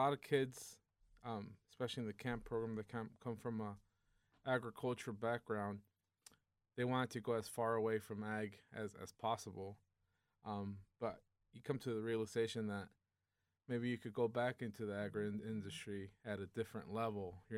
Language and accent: English; Rio Hondo, Texas, United States; I'm originally from Rio Hondo, Texas.